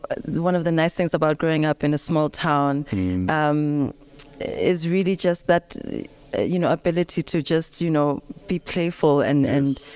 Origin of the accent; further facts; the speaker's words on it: Ladybrand, Free State, South Africa; So growing up in Lady Brand, I think for me, I've always known that music is my first love.